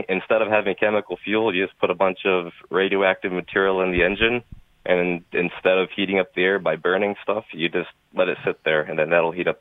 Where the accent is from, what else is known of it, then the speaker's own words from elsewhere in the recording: East Hartford, Connecticut, United States; I grew up in East Hartford, right down the road from Pratt & Whitney.